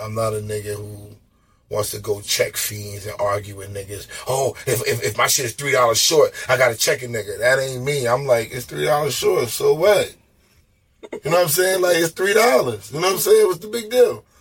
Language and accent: English; Queens, New York, United States; Yo, you from Queens, and I'm from Queens.